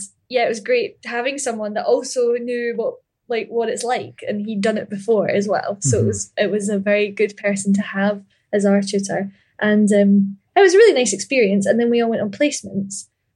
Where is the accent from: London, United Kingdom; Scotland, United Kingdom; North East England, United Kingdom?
Scotland, United Kingdom; Ayr; And I grew up in Ayr, and I think there's a lot of wealth in Ayr and the surrounding areas.